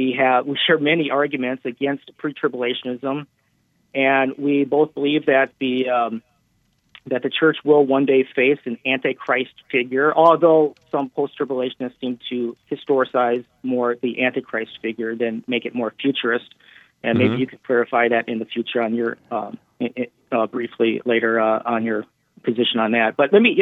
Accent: Wisconsin, United States; accent: Wisconsin accent; now in New Jersey, United States; So I live in New Jersey, but actually I'm originally from Wisconsin, if you can't tell by my Wisconsin accent.

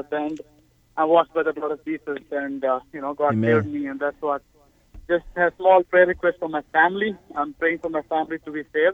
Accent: India; I mean, I'm from India. My background is kind of thing that we believe, you know, like that we have a Jewish ancestor

